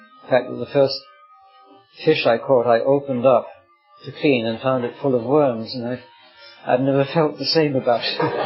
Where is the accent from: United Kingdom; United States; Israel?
United Kingdom; it's not entirely my fault that I was brought up in Britain.